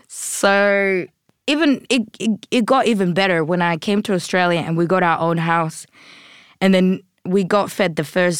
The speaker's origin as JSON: {"language": "English", "country": "Burundi", "tie": "born there", "said": "And so I was born in Burundi, which would be Central East Africa."}